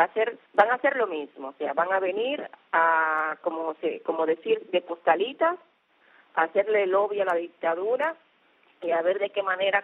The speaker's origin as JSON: {"language": "Spanish", "country": "Spain", "lives_now": "Cuba", "said": "al ser española"}